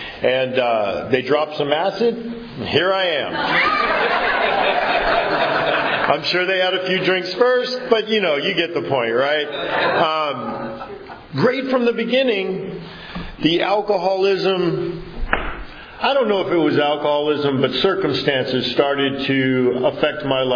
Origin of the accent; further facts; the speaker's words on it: Somerville, Massachusetts, United States; born there; And so I was born in Somerville Hospital